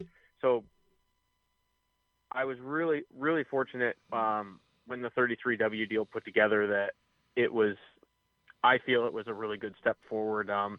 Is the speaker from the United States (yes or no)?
yes; Fremont, Ohio, United States; both of us grew up in Ohio. We're right from the Attica-Fremont area.